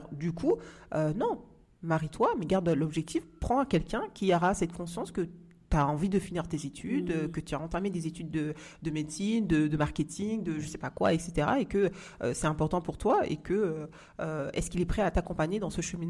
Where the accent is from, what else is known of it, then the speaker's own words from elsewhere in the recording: Comoros; mon mari, il est turc et moi, je suis comorienne.